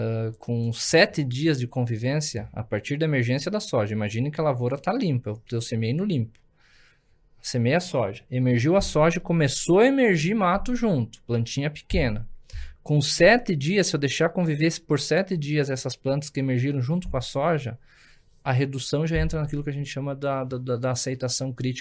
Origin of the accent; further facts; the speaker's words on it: Rio Grande do Sul, Brazil; Eu sou gaúcho, né? E lá no Rio Grande do Sul, agora tem menos, mas tinha muita tal da carreira de cavalo.